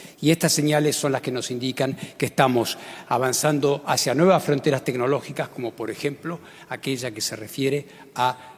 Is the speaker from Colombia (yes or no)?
no; Argentina; nunca olvidando que soy argentino